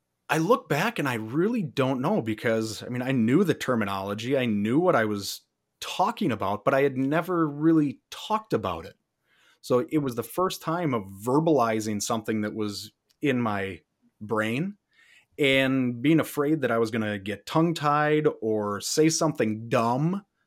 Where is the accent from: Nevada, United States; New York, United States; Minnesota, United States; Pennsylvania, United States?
Minnesota, United States; I'm from Minnesota.